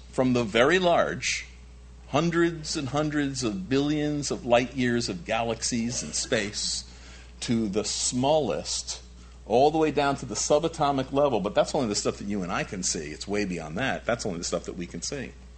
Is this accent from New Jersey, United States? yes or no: yes; New Jersey, United States; My origins. I'm a Jersey boy. That's my origin. I'm from Jersey. Before 1954, I wasn't.